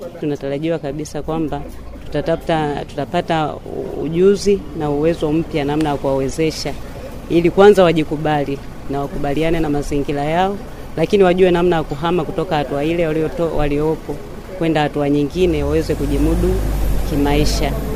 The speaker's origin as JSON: {"language": "Swahili", "region": "Mbeya", "country": "Tanzania", "said": "natokea mkoa wa Mbeya, kituo Kiwila Sekondari, wilaya ya Rungwe, Tukuyu."}